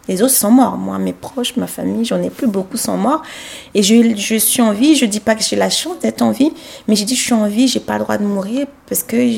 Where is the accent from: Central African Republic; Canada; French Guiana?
Central African Republic; moved away as an adult; now in France; je viens de la République centrafricaine, je suis restée 20 ans, je suis devenue citoyenne française, en tout cas naturalisée il y a à peine 7 ans.